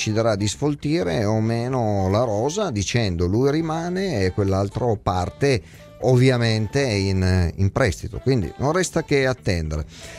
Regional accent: Naples, Campania, Italy; io sono napoletano

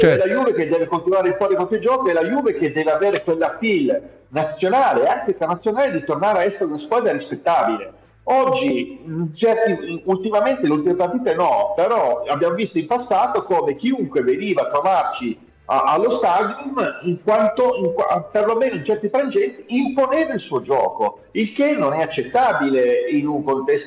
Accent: Grugliasco, Piedmont, Italy; io vivo in un piccolo, io sono di Grugliasco, sì, vivo sì, in un piccolo borgo rispetto a Torino

